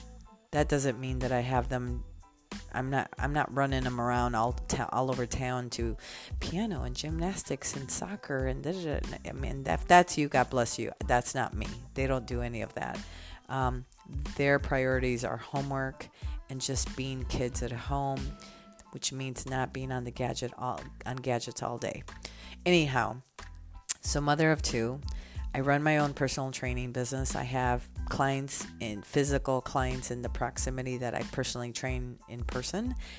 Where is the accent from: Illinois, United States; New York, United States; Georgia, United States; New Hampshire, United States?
Illinois, United States; Chicago; I live just outside of Chicago, born and raised in Chicago, have had the honor and the pleasure to travel.